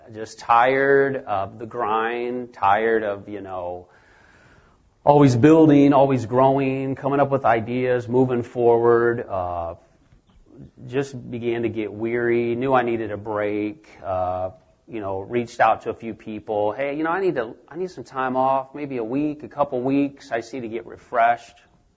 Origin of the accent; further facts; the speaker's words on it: Iowa, United States; We're from Iowa as well.